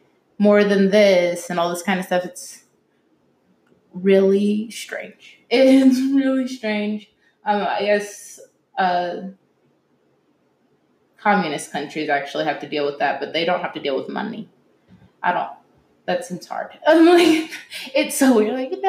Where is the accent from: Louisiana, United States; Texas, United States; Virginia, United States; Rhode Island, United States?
Louisiana, United States; New Orleans; I remember growing up in New Orleans and having to leave.